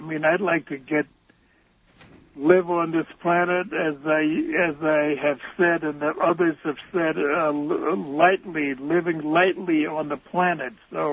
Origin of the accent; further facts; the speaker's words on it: Harlem, New York, United States; As a matter of fact, when I grew up in Harlem, we used to go up and down Harlem